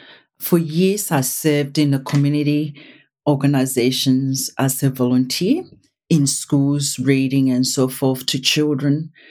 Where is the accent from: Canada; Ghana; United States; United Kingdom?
Ghana; moved away as an adult; now in Australia; from Ghana. That's where I was born. Ghana is west coast of Africa. And I came to Australia after, I guess, equivalent to high school.